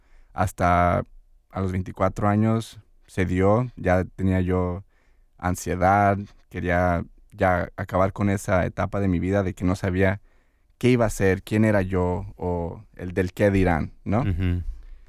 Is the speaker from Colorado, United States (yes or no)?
no; Los Angeles, California, United States; yo soy gringo nopalero, yo soy hecho en México y nacido aquí en Los Ángeles, California, pero mis papás son de Los Altos de Jalisco.